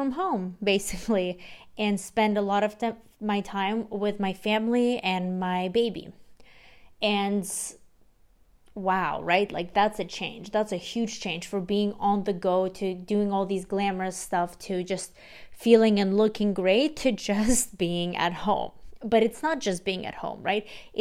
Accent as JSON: {"language": "English", "country": "Russia", "second_language": "English", "moved": "yes", "lives_now": "United States", "said": "I was an immigrant from Russia, and I wanted a better life for myself."}